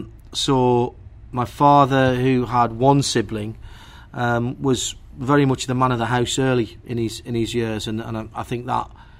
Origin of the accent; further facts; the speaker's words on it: Sunderland, North East England, United Kingdom; Born and brought up for most of, in fact, all of my formative years in the northeast of England, Sunderland or its environs.